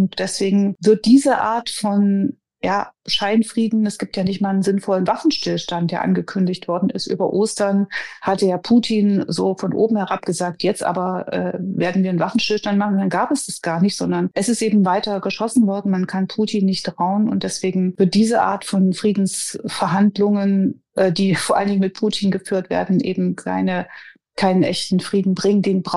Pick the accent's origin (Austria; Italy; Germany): Germany; Jetzt bin ich in der DDR aufgewachsen, sprich in einer Diktatur